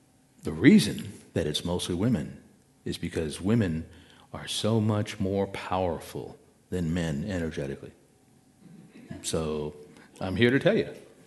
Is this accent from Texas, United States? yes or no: yes; San Antonio, Texas, United States; A little bit about myself. I'm originally from San Antonio